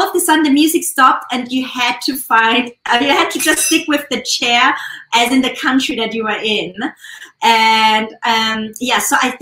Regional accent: Austria; I think also because I'm from Austria and we used to just, you know, get our meat or bacon from the farmer fresh.

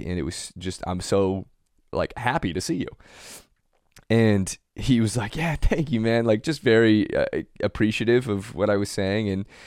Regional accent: Seattle, Washington, United States; And I told him I'm from Seattle.

